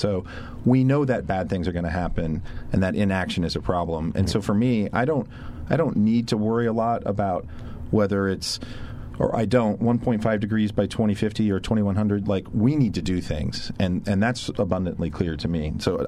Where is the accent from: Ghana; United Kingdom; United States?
United States; Knoxville, Tennessee; I grew up in Knoxville, Tennessee, and we had the World's Fair in 1982